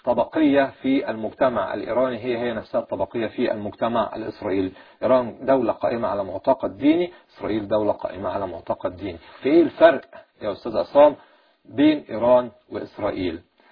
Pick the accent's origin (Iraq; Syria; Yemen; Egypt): Egypt; هل نتصور في يوم من الأيام أن الكلام ده يحصل عندنا في مصر؟